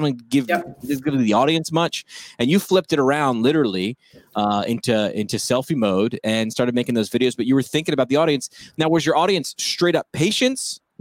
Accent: New York, United States; I'm staying here in my home state of New York.

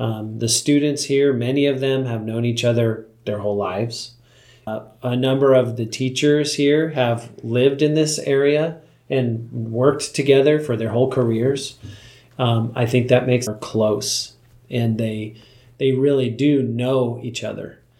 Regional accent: Issaquah, Washington, United States; go and work up in my hometown of Issaquah, Washington. It's outside of Seattle

